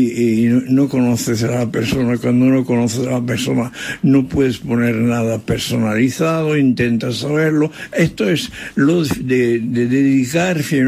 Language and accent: Spanish; France; born there; Spanish is a second language; Bueno, soy francés de nacimiento.